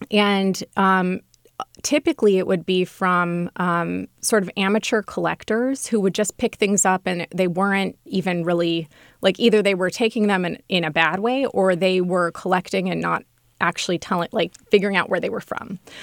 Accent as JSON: {"language": "English", "town": "Los Angeles", "region": "California", "country": "United States", "tie": "born or raised there"}